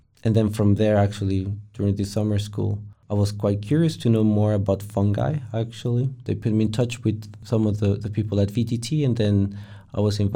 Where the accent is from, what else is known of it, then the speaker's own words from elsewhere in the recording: Costa Rica; English is a second language; now in Finland; I'm originally from Costa Rica, and I've been living here now in Finland for almost 5 years.